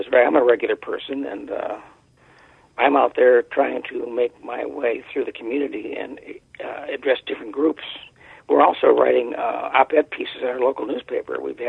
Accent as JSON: {"language": "English", "region": "Midwest", "country": "United States", "said": "I wasn't accepted because I'm from the Midwest, probably"}